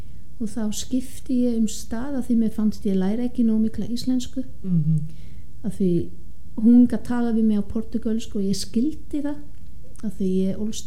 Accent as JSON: {"language": "Icelandic", "country": "Switzerland", "second_language": "Icelandic", "said": "ég frá Sviss"}